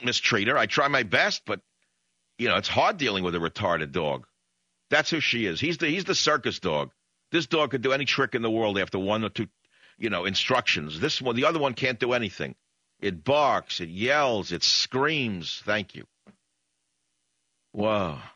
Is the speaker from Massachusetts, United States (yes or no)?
no; New York City, New York, United States; As a kid, I was raised in New York City, and we had to read Booker T. Washington.